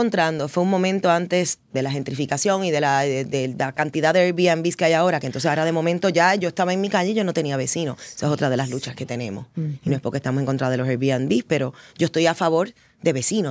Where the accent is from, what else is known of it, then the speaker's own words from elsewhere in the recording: Trujillo Alto, Puerto Rico; mi infancia en una urbanización en El Conquistador, Residente Calle 4, en Trujillo Alto.